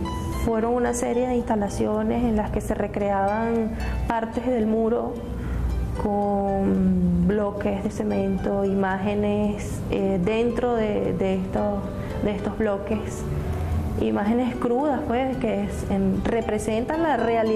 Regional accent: Caracas, Capital District, Venezuela; nací en Caracas, crecí en una familia cristiana protestante.

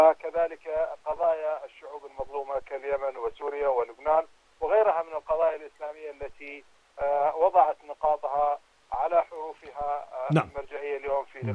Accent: Iraq; نحن كعراقيين وكمسلمين حقيقة وحتى كمسيحيين في الدولة العراقية،

